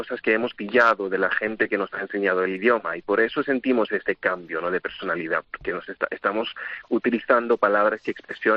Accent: London, United Kingdom; Spanish is a second language; Pues yo soy originalmente del Reino Unido, yo empecé a hablar castellano a 16 años, y yo tuve la suerte de haber crecido en una ciudad muy multicultural, muy multilingüe, que es Londres

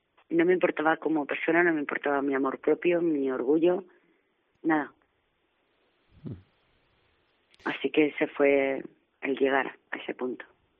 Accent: Andalusia, Spain; La gracia es que digo Castilla León porque yo soy andaluza, no soy de aquí.

